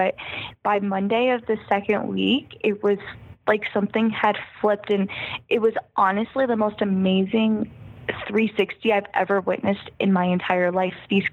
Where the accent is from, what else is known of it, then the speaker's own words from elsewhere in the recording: United States; Absolutely. Well, I'm from the States, so.